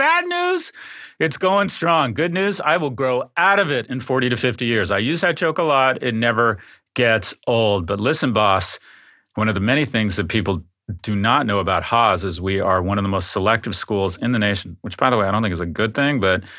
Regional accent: Florida, United States; So in my home state, Florida, I've actually had some elected representatives reach out to me

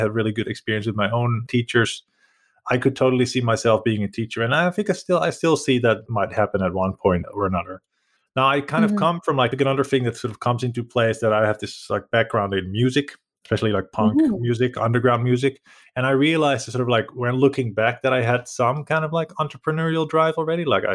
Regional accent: Netherlands; English is a second language; moved away as an adult; now in Finland; So originally, I'm actually from the Netherlands, originally trained as an English teacher and cultural analyst, so like a liberal arts major. But I moved to Finland

